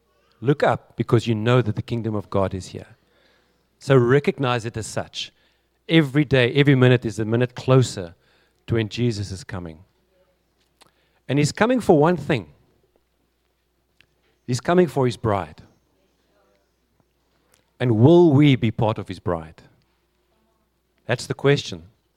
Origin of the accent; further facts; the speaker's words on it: Cape Town, Western Cape, South Africa; We're from Cape Town with my wife Jeanette.